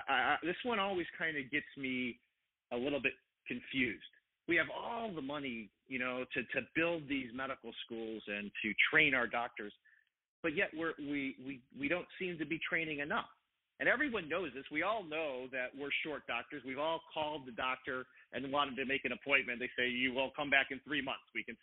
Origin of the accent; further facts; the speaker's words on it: Midwest, United States; I'm an Irish Catholic boy from the Midwest.